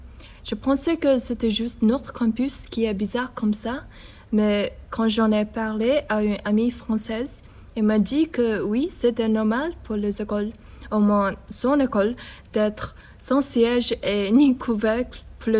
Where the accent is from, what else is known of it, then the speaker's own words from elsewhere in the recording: China; French is a second language; moved away; Nous venons de Chine et nous sommes ici pour nos études.